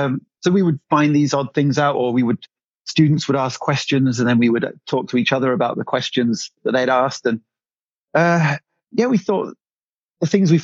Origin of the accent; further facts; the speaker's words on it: England, United Kingdom; I'm from England. Do I have to give my age too? I'm 40 years old.